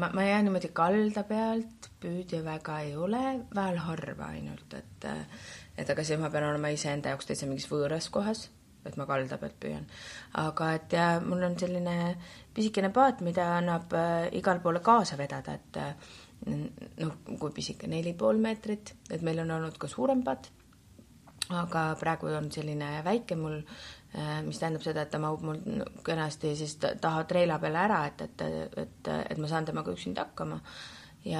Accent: Tallinn, Harju County, Estonia; also born or lived in Pärnu; ma sündisin Tallinnas ja siis ma olen esimesed 5 aastat elanud hoopis Pärnus

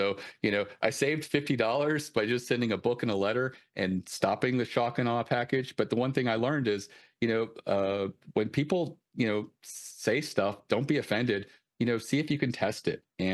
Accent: Baltimore, Maryland, United States; You know, we're from Baltimore area, so we'd send a figurine of the Raven and Edgar Allan Poe.

